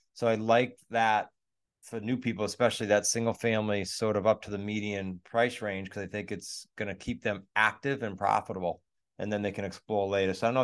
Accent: New England, United States; Our personalities might not fit. We're from New England. Who knows?

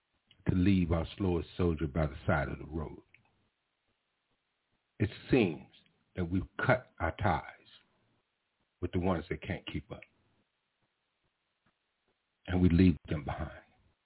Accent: Memphis, Tennessee, United States; in Tennessee, in the lower southwest corner of Tennessee, second largest city, and happened to be my hometown.

